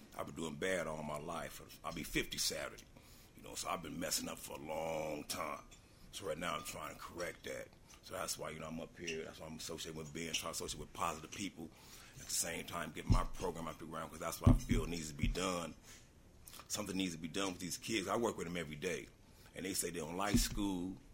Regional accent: Los Angeles, California, United States; first off, I was born and raised in Los Angeles. All my life is in Los Angeles

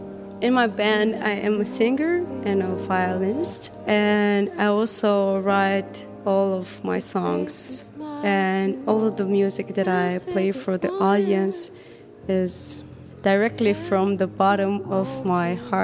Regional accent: Romania; I'm from Romania.

